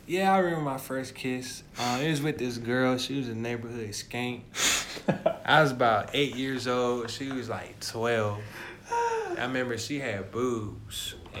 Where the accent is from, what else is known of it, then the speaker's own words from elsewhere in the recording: Perry, Georgia, United States; It's in my hometown of Perry, Georgia.